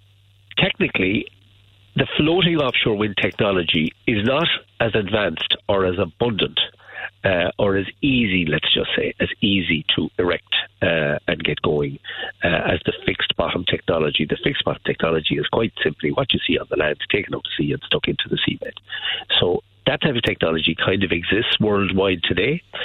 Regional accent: Ireland; And we all know this as Irish people, that we have an extraordinary resource of wind.

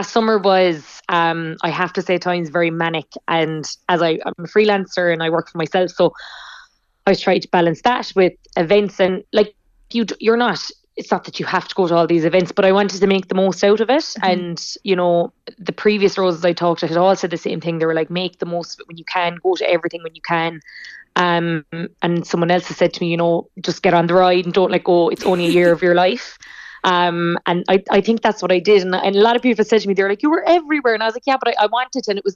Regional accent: Munster, Ireland; I always feel so lucky that I come from Kerry

